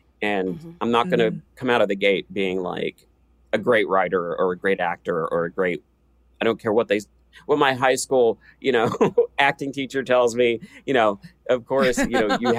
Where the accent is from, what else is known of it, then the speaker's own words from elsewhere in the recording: Kentucky, United States; I always talk about this because I grew up in Eastern Kentucky.